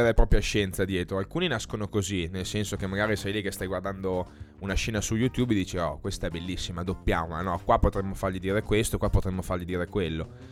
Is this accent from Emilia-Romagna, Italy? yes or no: yes; Emilia-Romagna, Italy; Io infatti devo ringraziare le mie nonne che parlavano solo dialetto. Non proprio di Parma, io sono della Bassa, quindi un dialetto leggermente diverso